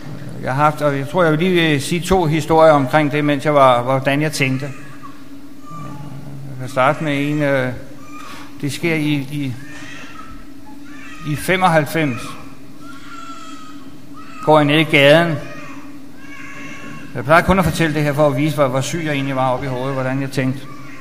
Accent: Copenhagen, Capital Region of Denmark, Denmark; Jeg er opvokset her i København. Claus sagde godt nok, jeg er fra Aarhus, men jeg tror ikke, jeg kan lyve fra, at jeg er født i København.

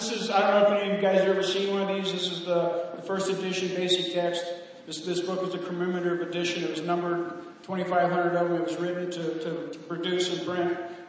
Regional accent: California, United States; I come from the West Coast of California.

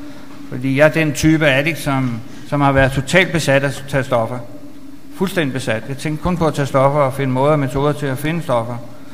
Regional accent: Copenhagen, Capital Region of Denmark, Denmark; Jeg er opvokset her i København. Claus sagde godt nok, jeg er fra Aarhus, men jeg tror ikke, jeg kan lyve fra, at jeg er født i København.

